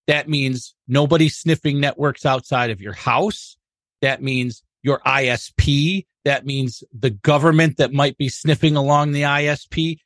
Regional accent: Rochester, New York, United States; again, Rochester, New York.

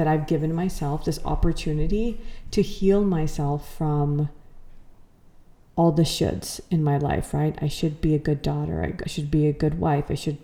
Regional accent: Los Angeles, California, United States; growing up in Los Angeles, I was born and brought up in LA. I had two siblings. My parents immigrated to the country right before I was born.

